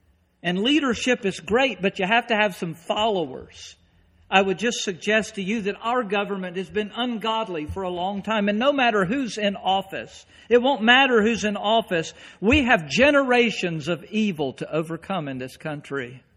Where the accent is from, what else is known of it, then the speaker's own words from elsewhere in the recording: Kernersville, North Carolina, United States; I grew up in Kernersville, North Carolina, just outside of Winston-Salem. Winston-Salem's really big. Kernersville was a crossroad with a blinking light.